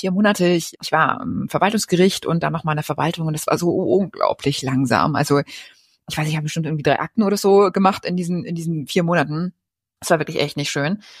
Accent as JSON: {"language": "German", "region": "Mecklenburg-Vorpommern", "country": "Germany", "tie": "born or raised there", "said": "Naja, ich bin auf Rügen aufgewachsen und meine beiden Eltern sind öffentlicher Dienst."}